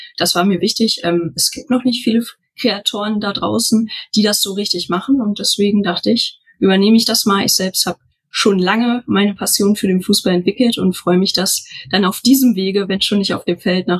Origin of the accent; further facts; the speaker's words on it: Göttingen, Lower Saxony, Germany; Ich komme aus Göttingen damals noch und bin immer nach Wolfsburg gependelt mit dem Zug.